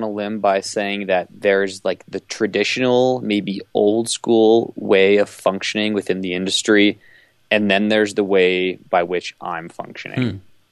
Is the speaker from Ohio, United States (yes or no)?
yes; Ohio, United States; because I'm from Ohio. I didn't grow up skiing in front of these professional photographers.